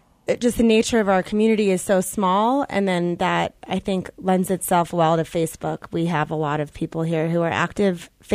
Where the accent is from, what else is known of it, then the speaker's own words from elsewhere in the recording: New York City, New York, United States; And I'm from New York City.